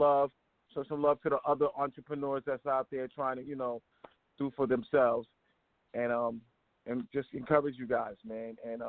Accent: Brooklyn, New York, United States; also born or lived in Bronx; I'm from Brooklyn. I mean, I'm from the Bronx too. I'm from Boogie Down, Fordham side.

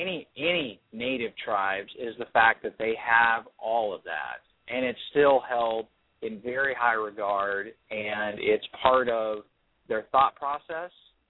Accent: United States; one of the benefits of being, you know, being an American is the fact we have so much choice.

